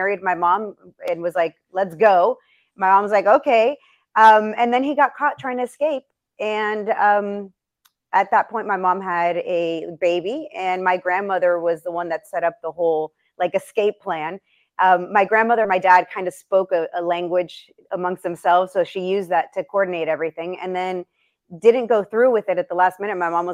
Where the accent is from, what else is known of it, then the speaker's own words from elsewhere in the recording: United States; born there; also born or lived in Venezuela; I was actually born in the U.S. My parents were both born and raised in Cuba.